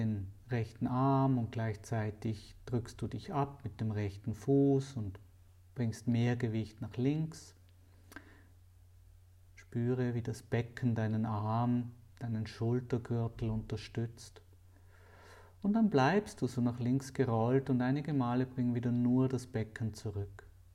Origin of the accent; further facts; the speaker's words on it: Zurich, Switzerland; Also ich bin Zürcher, aber mein Heimatort liegt in Bern.